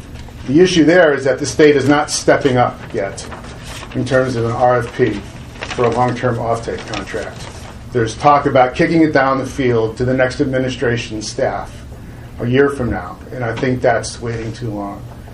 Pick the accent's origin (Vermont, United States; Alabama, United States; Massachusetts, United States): Massachusetts, United States; also born or lived in Maine; I'm from Massachusetts, but I spent a fair amount of time in Maine participating in the Ocean Energy Task Force last fall